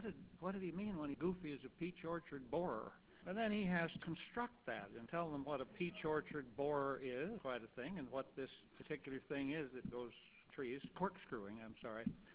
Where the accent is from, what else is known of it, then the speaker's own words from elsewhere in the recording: Cody, Wyoming, United States; Cody, Wyoming, my hometown at the Irma Hotel